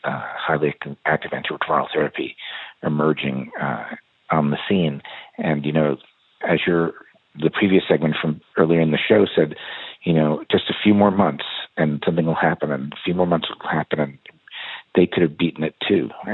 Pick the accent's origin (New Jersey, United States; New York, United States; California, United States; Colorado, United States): New York, United States; Long Island; I lost my cousin, who basically I grew up around the corner from in my neighborhood growing up on Long Island